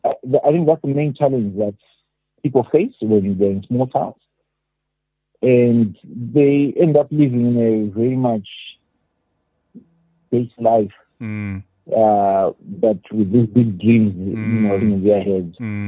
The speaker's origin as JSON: {"language": "English", "town": "Big Falls", "country": "Belize", "tie": "born or raised there", "also_born_or_lived": "Bainbridge", "said": "So I also grew up in Bainbridge. I grew up in Big Falls."}